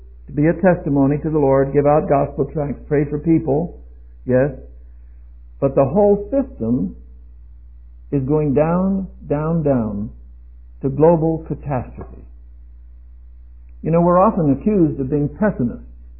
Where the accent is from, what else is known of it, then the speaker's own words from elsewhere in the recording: China; first language Mandarin; now in United States; Mandarin, which is my mother language, I was raised in China as a boy in the military, spoke Mandarin fluently until I came back to America in 1930, some 73 or 4 years ago